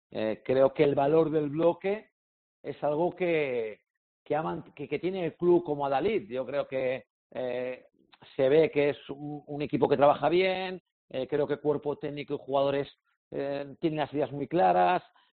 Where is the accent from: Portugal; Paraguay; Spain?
Spain; Bilbao, Basque Country; somos de Bilbao